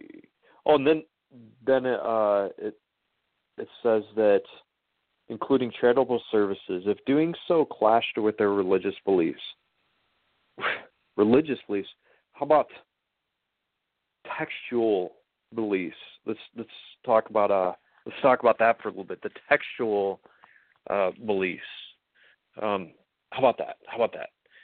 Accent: South Dakota, United States; I mean, I just, you know, I'm from South Dakota.

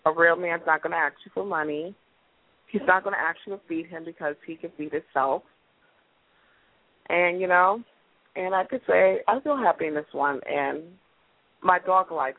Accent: New York, United States; from New York.

